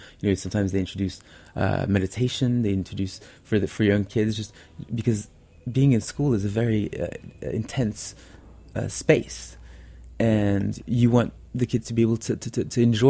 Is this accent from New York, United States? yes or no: yes; New York, United States; So, as a Frenchman, I mean, it's in my DNA to like cheesy music, but I must say, growing up in New York and you know, having that urban culture